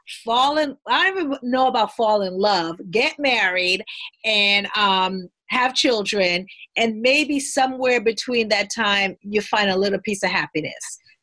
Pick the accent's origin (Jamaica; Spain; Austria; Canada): Jamaica; moved away; I'm Jamaican. I was born in Jamaica. I came to this country in 1973. I was naturalized when I was 17.